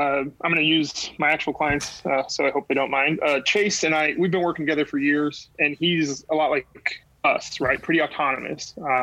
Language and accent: English; Midwest, United States; And, you know, like I grew up in the Midwest.